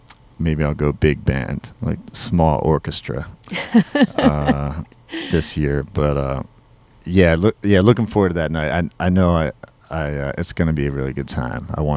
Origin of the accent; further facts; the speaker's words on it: New Jersey, United States; also born or lived in San Francisco; because I grew up in New Jersey, and I was born in San Francisco.